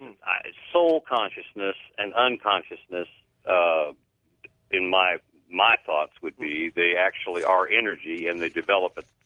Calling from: Kansas City, Missouri, United States; from Kansas City.

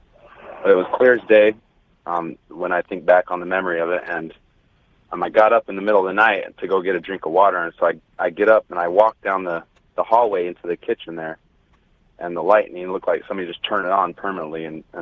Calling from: Wichita Falls, Texas, United States; I'm calling from Wichita Falls, Texas.

